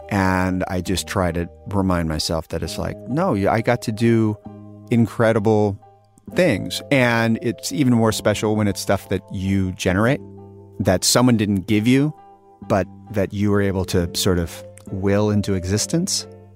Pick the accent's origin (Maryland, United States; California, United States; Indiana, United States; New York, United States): California, United States; Sacramento; And coming from Sacramento and having the relationship that I had with Tower, you know, it coming from my hometown